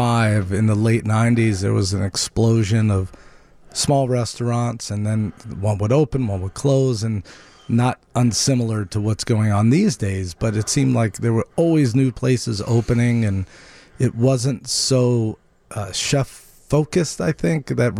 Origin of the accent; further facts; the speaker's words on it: Pikesville, Maryland, United States; born there; I was born in Baltimore, Maryland, in Pikesville. Shout out to Pikesville.